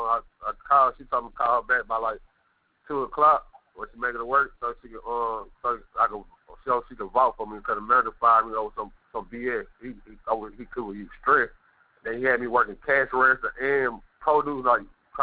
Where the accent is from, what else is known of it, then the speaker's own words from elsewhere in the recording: Mobile, Alabama, United States; I'm from Mobile, Alabama. American.